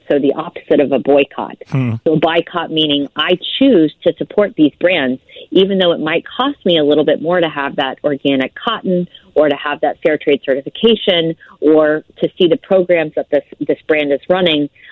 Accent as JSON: {"language": "English", "town": "Houston", "region": "Texas", "country": "United States", "said": "I was born in a city here in the United States. I'm from Houston."}